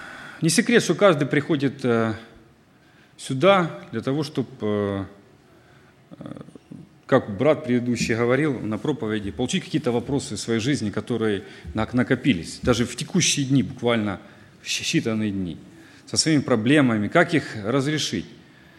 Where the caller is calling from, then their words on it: Ukraine; Я говорю из Украины, а здесь изобилие этого всего